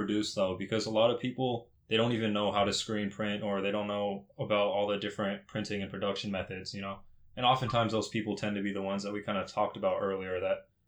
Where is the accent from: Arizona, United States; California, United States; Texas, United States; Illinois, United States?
California, United States; We're in California, because I'm from California, too.